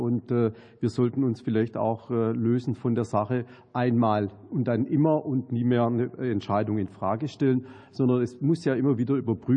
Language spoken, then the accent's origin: German; Baden-Württemberg, Germany; ich hätte schon fast gesagt, als Schwabe für Schnäpple